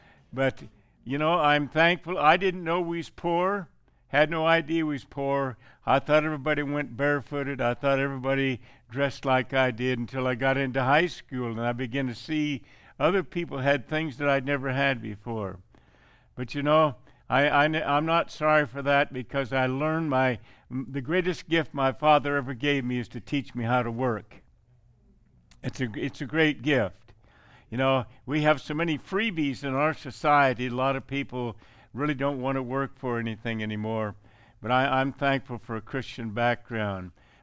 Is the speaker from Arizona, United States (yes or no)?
no; Columbus Junction, Iowa, United States; born there; and he found a shack along the Iowa River, right on the Iowa River, southeastern Iowa. And there I was born in Columbus Junction, February 27th, 1935.